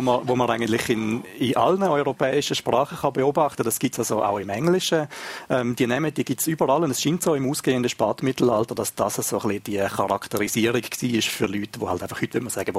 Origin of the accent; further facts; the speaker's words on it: Gachnang, Thurgau, Switzerland; Also ich bin in Gachnang aufgewachsen und auch in Gachnang hat es nach Zuckerrüben-Ausdünstungen geschmeckt